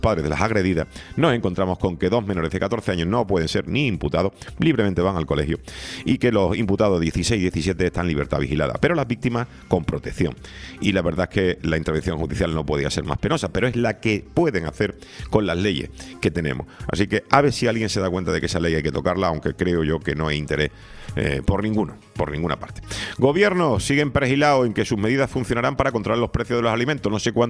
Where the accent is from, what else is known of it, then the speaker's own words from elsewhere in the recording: Spain; que en España es complicado que tengamos ese modelo, más que nada porque somos españoles